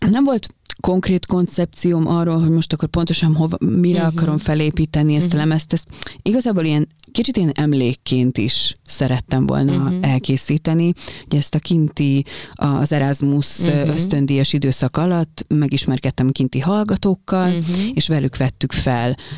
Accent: Hungary; én alapvetően Magyarországon születtem, itt szocializálódtam.

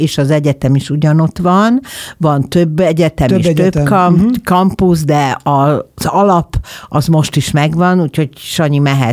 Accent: Banská Bystrica, Banská Bystrica Region, Slovakia; Hát a szívecsücske a szülővárosom, amiről már beszéltünk, az Besztercebánya.

